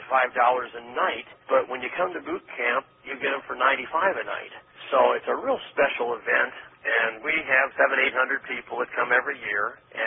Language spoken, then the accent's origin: English; Scottsdale, Arizona, United States; I've brought people from all over the world, literally, to my hometown, Scottsdale, Arizona.